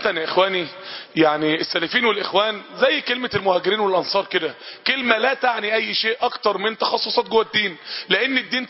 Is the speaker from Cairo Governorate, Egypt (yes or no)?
yes; Cairo, Cairo Governorate, Egypt; لا، انا قاهري من مصر.